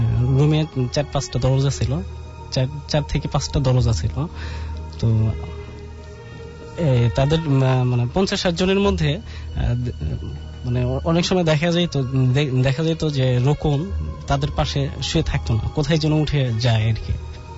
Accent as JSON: {"language": "Bangla", "town": "Belkuchi", "region": "Rajshahi Division", "country": "Bangladesh", "tie": "born or raised there", "lives_now": "Dhaka, Bangladesh", "said": "জি আমার বাড়ি সিরাজগঞ্জ জেলার বেলকুসি থানার আগুরিয়া গ্রামে। আমি এসেছি দক্ষিণ পীরবাগ আমতলা মিরপুর ঢাকা থেকে।"}